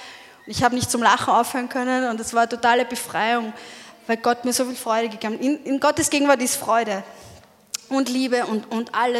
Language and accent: German; Vienna, Austria; Ich bin in Wien aufgewachsen